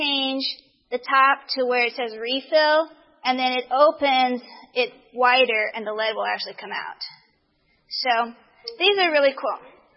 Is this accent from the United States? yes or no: yes; Arizona, United States; born or raised there